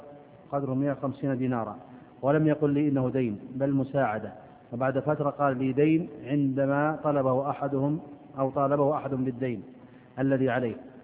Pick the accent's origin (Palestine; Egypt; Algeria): Algeria; أنا شاب من الجزائر مؤهل للدخول إلى الجامعة